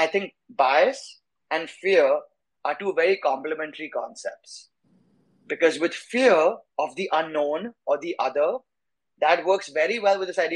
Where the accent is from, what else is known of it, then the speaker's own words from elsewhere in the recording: India; I grew up in India. I've spent all of my childhood there.